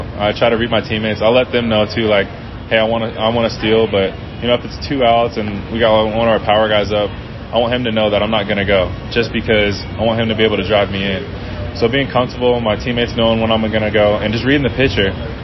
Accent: San Diego, California, United States; And I'm from San Diego.

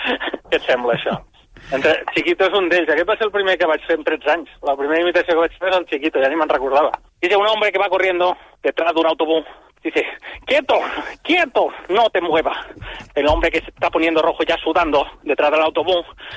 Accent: Sabadell, Catalonia, Spain; Sóc de Sabadell, tinc 39 anys.

